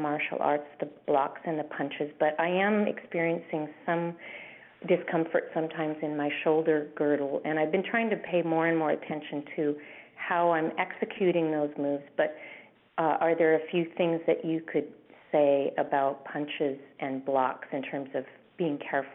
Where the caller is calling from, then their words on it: Port Townsend, Washington, United States; I teach here in Port Townsend, Washington State